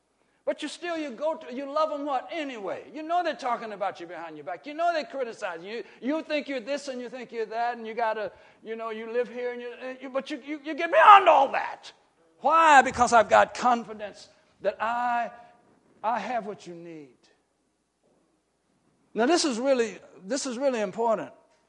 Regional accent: Arkansas, United States; You see, I grew up in Arkansas.

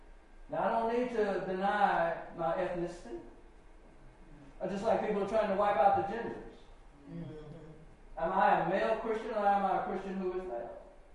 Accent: Arkansas, United States; now in St. Louis, United States; I'm only from Arkansas, so I ain't traveling a lot. But I come to St. Louis

